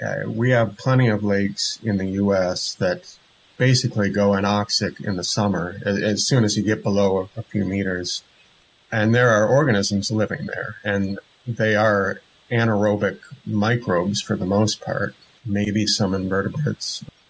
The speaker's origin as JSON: {"language": "English", "region": "Northeast", "country": "United States"}